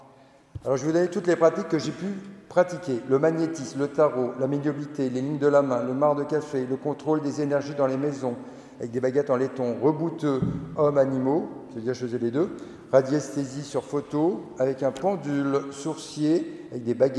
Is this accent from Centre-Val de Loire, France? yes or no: yes; Centre-Val de Loire, France; Je viens de Touraine, comme m'a dit Père Timothée, en Indre-et-Loire, dans le Nord, pour vous, le Nord.